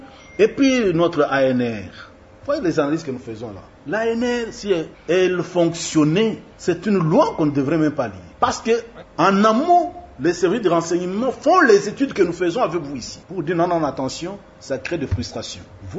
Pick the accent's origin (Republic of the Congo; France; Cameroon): Republic of the Congo; Nous sommes tous des Congolais sans notre volonté. L'histoire a fait que nous soyons des Congolais.